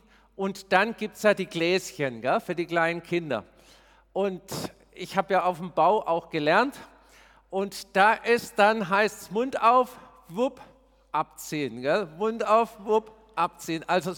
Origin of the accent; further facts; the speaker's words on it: Germany; Das sind wir Deutsche auch gut. Wir müssen alles erklären, alles erklären.